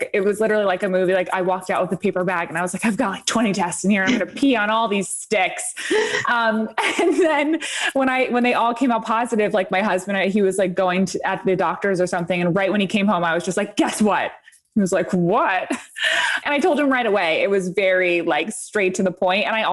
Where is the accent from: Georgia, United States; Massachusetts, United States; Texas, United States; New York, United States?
New York, United States; I mean, I'm from New York originally. I'm from upstate New York, so I don't think I will ever be leaving the state for sure